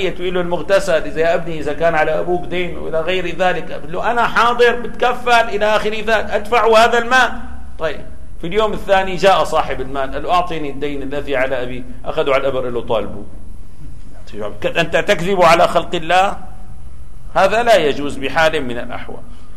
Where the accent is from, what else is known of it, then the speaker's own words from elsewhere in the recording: Damascus, Damascus Governorate, Syria; عندنا في دمشق كانت كتاتيب، يعني ما أماكن يدرس فيها للطلاب العلم